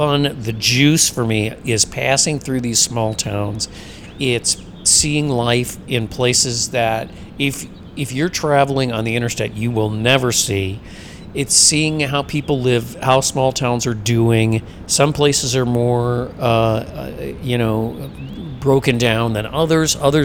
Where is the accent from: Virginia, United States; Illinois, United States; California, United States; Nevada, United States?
Illinois, United States; Chicago; Well, I was born in Illinois. I have been all over Illinois, so I know Illinois pretty well. I'm from Chicago and also worked in St. Louis for a couple of years.